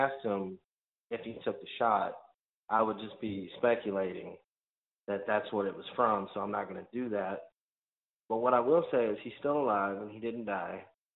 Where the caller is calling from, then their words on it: Arkansas, United States; Arkansas.